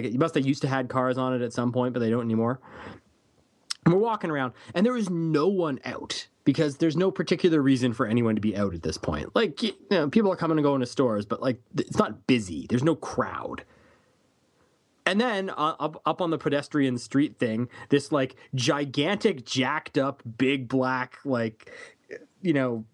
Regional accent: Canada; I'm Canadian.

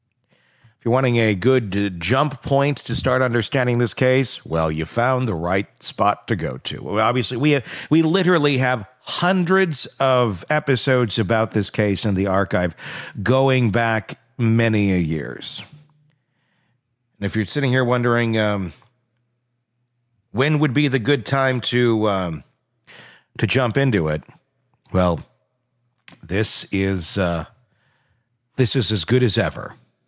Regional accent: Wisconsin, United States; I grew up in Wisconsin, so I understand the, woo, it's 50 today

